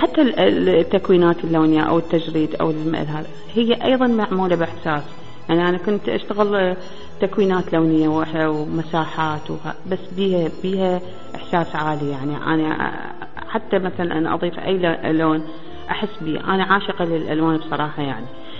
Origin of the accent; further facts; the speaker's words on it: Al Diwaniyah, Al-Qadisiyyah Governorate, Iraq; عندنا بالجنوب، أنا من محافظة القادسية أو الديوانية نسموها هسه، عايشة بالبستان وعايشة شايفة بنات الريف شلون يلبسون